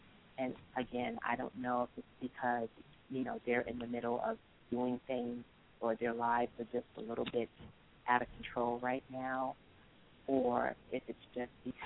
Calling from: Delaware, United States; I'm calling from Delaware.

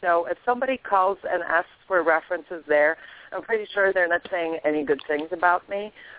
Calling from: West Palm Beach, Florida, United States; I'm calling from West Palm Beach, and it's hot as hell out here.

